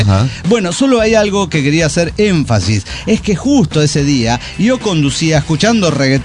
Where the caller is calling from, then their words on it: Tarija, Bolivia; de Tarija, Bolivia.